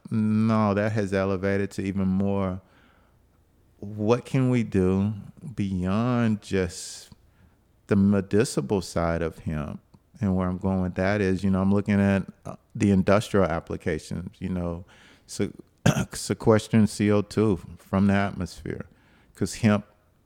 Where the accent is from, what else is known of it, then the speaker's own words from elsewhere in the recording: Florida, United States; also born or lived in Tennessee; military kid, I lived in Florida before I moved back to Tennessee. Our winters are like when I was growing up in Florida.